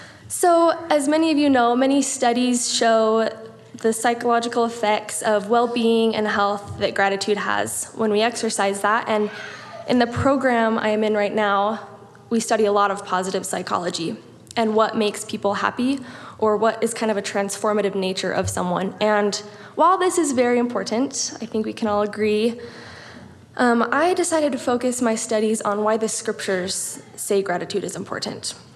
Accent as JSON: {"language": "English", "town": "Gilbert", "region": "Arizona", "country": "United States", "tie": "born or raised there", "also_born_or_lived": "Virginia", "said": "I grew up in Gilbert, Arizona, right next to the Gilbert Temple, and my husband … grew up in Mapleton, Utah."}